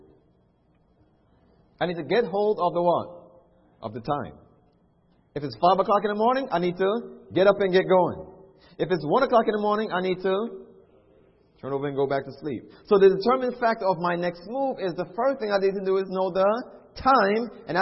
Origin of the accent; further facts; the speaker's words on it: New York City, New York, United States; Now, I mentioned to many of us that I grew up in New York City.